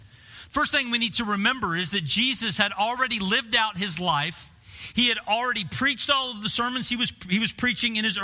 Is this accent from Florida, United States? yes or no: no; Bartlesville, Oklahoma, United States; I grew up in Bartlesville, Oklahoma, a town of 38,000 people.